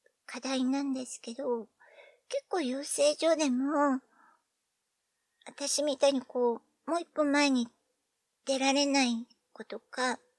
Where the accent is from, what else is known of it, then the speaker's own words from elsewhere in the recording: Kanagawa, Japan; 出身は神奈川県ですけど、ちょっと東京寄りじゃなくて、結構、緑が豊かなところなので、お年寄りも多くて